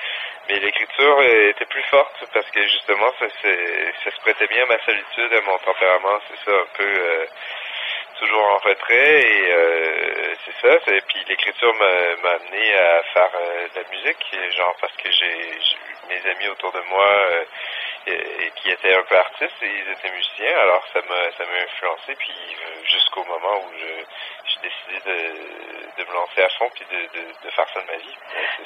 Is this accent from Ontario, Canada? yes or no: no; Chicoutimi, Quebec, Canada; moved away as an adult; also born or lived in Jonquière / Montreal; now in Paris, France; Oui, aujourd'hui ça s'appelle Saguenay je crois, je suis né à Jonquière, j'ai grandi à Chicoutimi. Ensuite Québec, okay. Et après Montréal, et maintenant j'habite Paris.